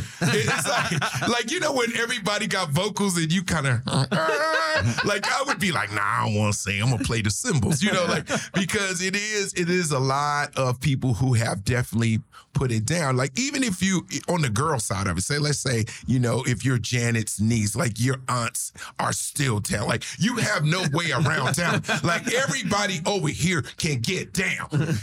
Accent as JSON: {"language": "English", "region": "New Jersey", "country": "United States", "tie": "born or raised there", "said": "I had never been to Gary, Indiana. I grew up in Jersey."}